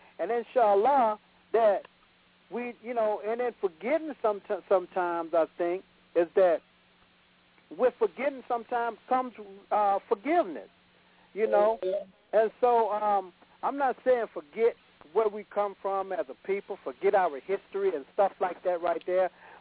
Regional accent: the South, United States; I would say the South, being that I'm from the South.

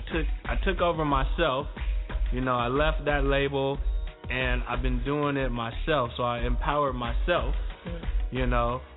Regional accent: Los Angeles, California, United States; I'm from Los Angeles, California, by way of Watts, the hood.

